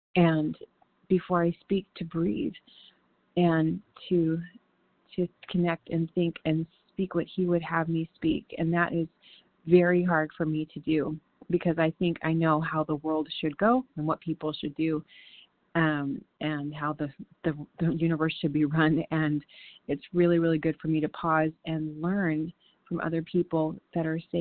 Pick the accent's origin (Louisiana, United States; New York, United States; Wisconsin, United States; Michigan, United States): Michigan, United States; from Michigan